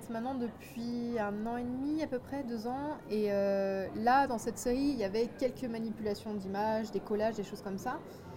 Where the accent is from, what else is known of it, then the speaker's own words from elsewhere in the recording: Brittany, France; moved away as an adult; now in Paris, France; Je suis bretonne à la base.